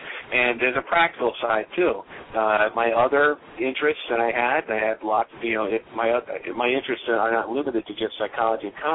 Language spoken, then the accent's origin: English; New York, United States; I'm originally from New York, I always had sort of more of an urban sensibility to myself, you know.